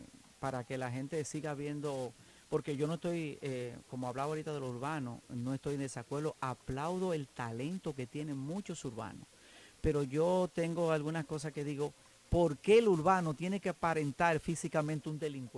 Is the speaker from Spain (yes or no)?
no; Los Alcarrizos, Santo Domingo, Dominican Republic; Pues yo me crié en Los Alcarrizos, más de 30 años